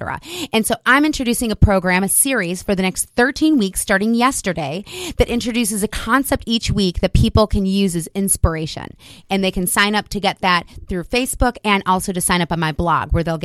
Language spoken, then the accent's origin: English; Chicago, Illinois, United States; That's why I had to add the part that I'm from Chicago, where I can get away with talking fast.